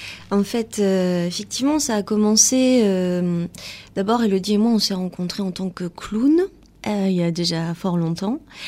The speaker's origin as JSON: {"language": "French", "town": "Availle-sur-Seiche", "region": "Brittany", "country": "France", "said": "Et moi, je suis partie d'Availle-sur-Seiche, un petit village en Ille-et-Vilaine, en Bretagne, pas très très très loin de Rennes."}